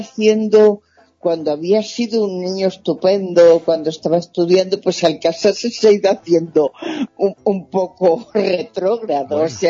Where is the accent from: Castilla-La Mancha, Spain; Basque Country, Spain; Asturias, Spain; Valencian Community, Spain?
Valencian Community, Spain; Valencia; Mis abuelos ya eran en Valencia, que es mi tierra